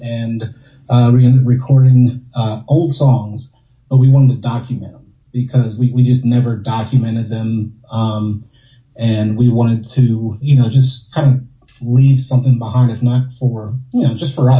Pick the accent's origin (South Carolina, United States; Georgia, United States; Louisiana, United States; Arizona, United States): Louisiana, United States; Slidell; I'm still from, I'm from Slidell. It's a small town